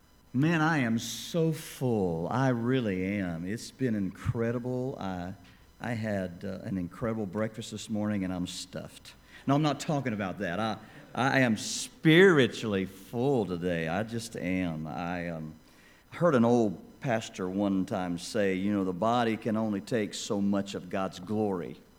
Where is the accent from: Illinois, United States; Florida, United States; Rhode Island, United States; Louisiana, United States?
Florida, United States; I'm from Florida.